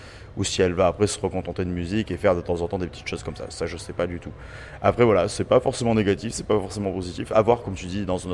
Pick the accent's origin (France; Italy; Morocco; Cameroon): France; on est français, hein, donc déjà ne serait-ce que là, la country c'est pas du tout notre culture